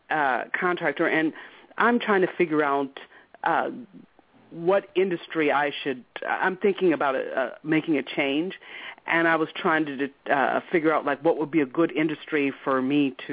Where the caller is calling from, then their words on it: Chicago, Illinois, United States; I'm in Chicago.